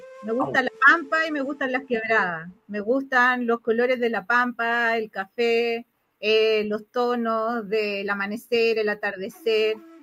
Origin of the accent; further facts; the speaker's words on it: Valparaíso, Chile; No, yo soy porteña de Valparaíso, de un puerto también. Ya. Y de chica veraneé siempre en Iquique, entonces tengo buenos recuerdos, tengo amigos, tengo familia